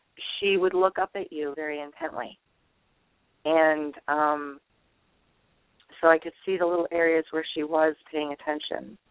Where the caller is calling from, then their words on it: Indiana, United States; calling from Indiana.